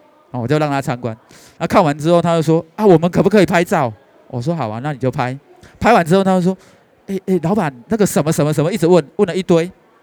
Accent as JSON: {"language": "Chinese", "region": "Kaohsiung", "country": "Taiwan", "tie": "born or raised there", "said": "因为我老家在高雄，我本来那天就是打算要回高雄"}